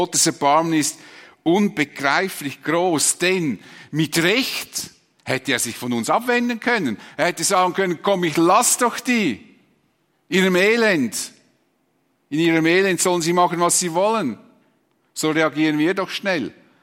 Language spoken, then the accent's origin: German; Switzerland; Wir haben ja als Schweizer ein unglaubliches Gerechtigkeitsempfinden.